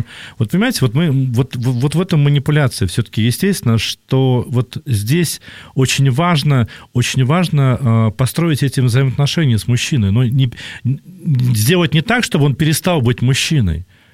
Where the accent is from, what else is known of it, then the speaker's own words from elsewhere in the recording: Samara Oblast, Russia; я там родом из Самарской области